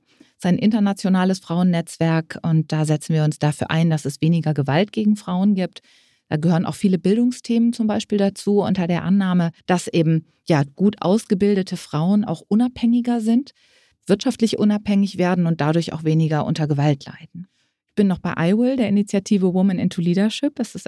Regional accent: Hanover, Lower Saxony, Germany; Eigentlich komme ich aus Hannover, Niedersachsen. Da ist man ja auch eher etwas ruhiger, etwas distanzierter

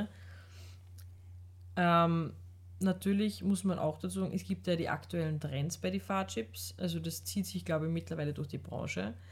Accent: Austria; Bei uns in Österreich gibt es auch einige große.

